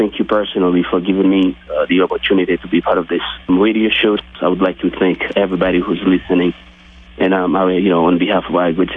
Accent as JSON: {"language": "English", "country": "Haiti", "tie": "born or raised there", "second_language": "English", "moved": "yes", "lives_now": "Brockton, United States", "said": "I got my GED, through a program called Training Resources of America, because I was unable to finish school in Haiti, given the fact that I came here in May, in December"}